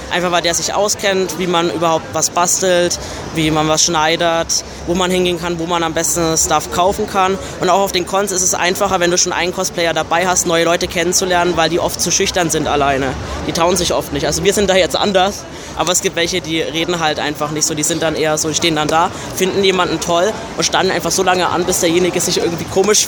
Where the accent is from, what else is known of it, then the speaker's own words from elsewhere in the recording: Nuremberg, Bavaria, Germany; Und ich komme aus Nürnberg, ich bin auch von weiter weg.